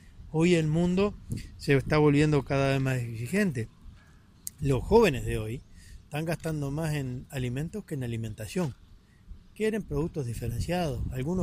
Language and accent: Spanish; Uruguay; creo que hay cosas que podemos hacer como uruguayos, porque el tamaño nos ayuda, que otros no pueden hacer